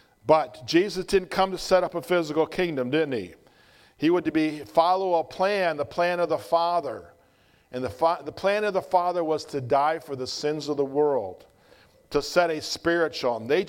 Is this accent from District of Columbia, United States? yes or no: no; Salyersville, Kentucky, United States; We're originally from Kentucky. There's a town called Salyersville. So I do have some mountain in me, mountain blood.